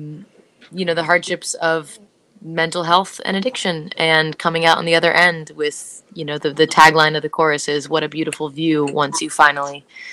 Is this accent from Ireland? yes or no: yes; Ireland; also born or lived in Italy; now in Los Angeles, United States; I'm a child of the world. I grew up in Ireland, partly in Italy. I am Italian. I live in Los Angeles.